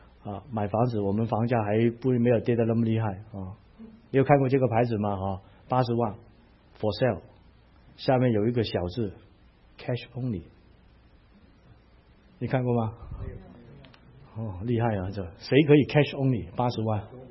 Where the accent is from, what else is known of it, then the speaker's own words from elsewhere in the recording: Hong Kong; 我从香港来的，我们那个时候就开始。